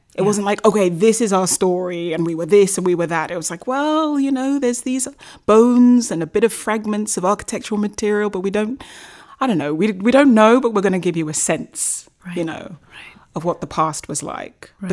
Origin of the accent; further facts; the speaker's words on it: Brazil; but I'm from Brazil and I kind of feel that they're getting it a bit right